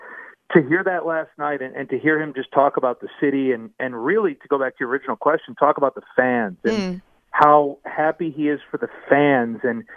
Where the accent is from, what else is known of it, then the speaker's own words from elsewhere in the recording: Chicago, Illinois, United States; And I grew up in Chicago, a huge Bears fan, so it pains me to say this